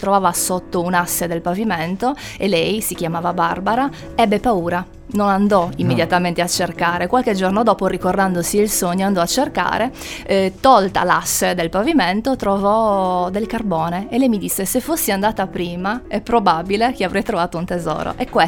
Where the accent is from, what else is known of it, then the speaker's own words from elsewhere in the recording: Sardinia, Italy; ci fanno vedere una Sardegna che forse noi come sardi non riusciamo più a vedere